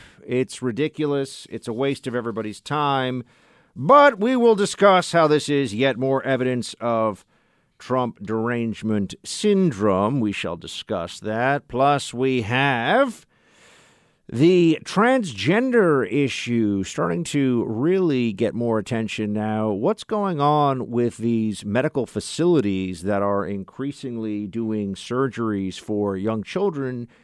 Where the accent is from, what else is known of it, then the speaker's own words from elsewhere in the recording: New York, United States; the top law enforcement official for the state of New York, the Empire State, my home state